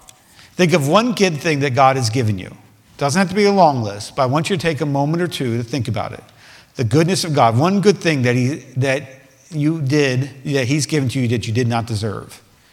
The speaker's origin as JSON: {"language": "English", "country": "United States", "tie": "born there", "said": "It's only by your goodness I was born in America."}